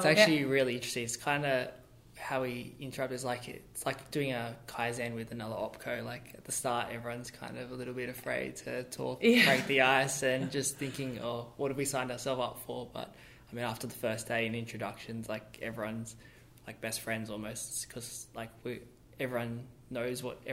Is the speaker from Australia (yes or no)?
yes; Australia; So I'm actually from Australia